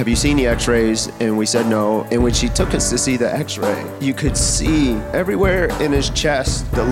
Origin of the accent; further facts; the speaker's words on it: Millersville, Maryland, United States; I'm from Millersville.